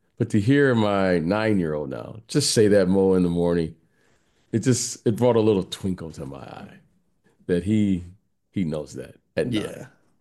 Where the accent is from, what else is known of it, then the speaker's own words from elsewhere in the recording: Detroit, Michigan, United States; I said, "Hey, I'm from Detroit." He goes, "I know, but you wear something every day." I go, "I'm from Detroit."